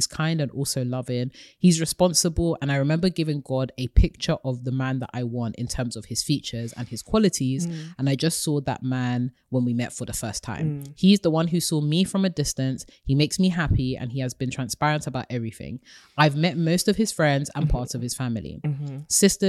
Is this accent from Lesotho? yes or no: yes; Lesotho; I come from Lesotho, which is the kidney of South Africa, as say.